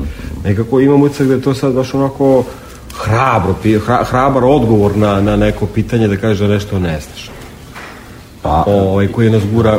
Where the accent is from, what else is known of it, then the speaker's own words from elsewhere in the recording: Kragujevac, Šumadija and Western Serbia, Serbia; born there; now in Belgrade, Serbia; ja sam Srbin koji živi u Beogradu, rodio se u Kragujevcu